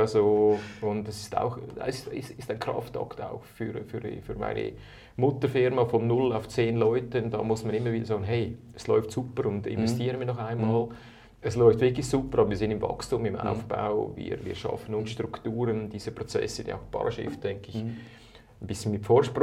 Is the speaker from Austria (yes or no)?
no; Zurich, Switzerland; ich bin ein Innerschweizer, in Zürich aufgewachsen, in der Ostschweiz unterwegs.